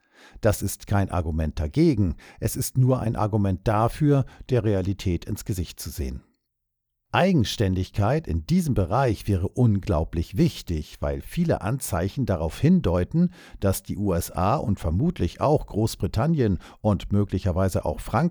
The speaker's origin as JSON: {"language": "German", "town": "Heidelberg", "region": "Baden-Württemberg", "country": "Germany", "tie": "born or raised there", "said": "In meiner Heimatstadt Heidelberg waren die Amerikaner allgegenwärtig"}